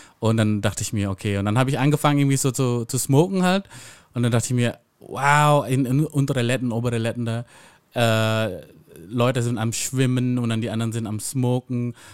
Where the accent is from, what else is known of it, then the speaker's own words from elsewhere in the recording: Bavaria, Germany; Ja, ich komme ja aus Bayern tatsächlich und von daher kann ich das auf jeden Fall nachvollziehen.